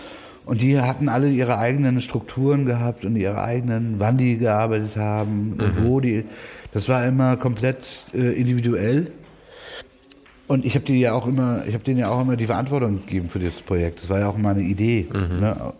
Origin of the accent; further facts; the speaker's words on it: Frankfurt, Hesse, Germany; Also ich komme aus einer Kleinstadt wie Frankfurt, da kennt man Leute